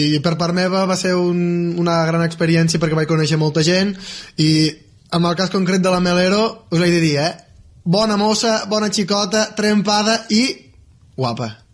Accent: Ponts, Catalonia, Spain; born there; és a dir, comença fa 23 anys quan vaig néixer a Pons, per cert. Bonica població, avui ho he repetit, damunt i avall, bonica població de la Noguera al mig Segre.

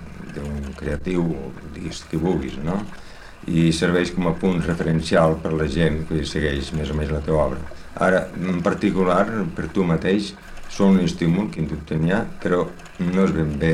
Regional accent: Tortosa, Catalonia, Spain; also born or lived in Barcelona; històricament sóc fill de Barcelona. Jo sóc nat a Barcelona. El que passa és que tota la família és d'arrel tortosina. I quan tenia 4 anys vam retornar a la Tortosa, on hi vaig estar fins a la guerra.

